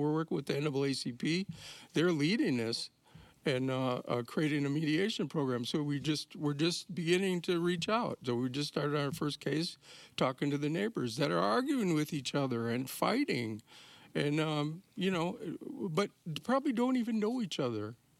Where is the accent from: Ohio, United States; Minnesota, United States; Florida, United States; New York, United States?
Minnesota, United States; Minneapolis; I'm from Minneapolis. I grew up here. As a young boy, I lived down here at 34th in Oakland.